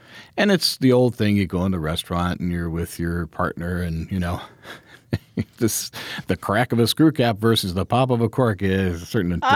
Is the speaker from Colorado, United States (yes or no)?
no; Ohio, United States; Michigan, my home state of Ohio, Washington